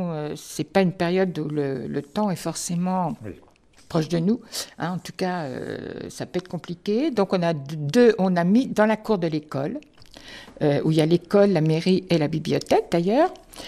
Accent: Grand Est, France; moi, je suis de l'Est.

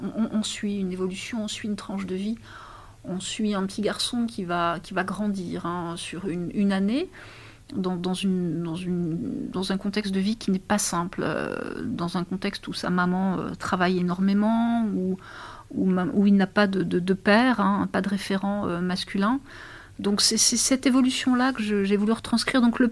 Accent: Crépy-en-Valois, Hauts-de-France, France; born there; Je suis née à Crépy, ma famille, une partie de ma famille vit à Crépy, j'ai des amis à Crépy, donc oui, bien sûr, je suis encore dans l'Oise.

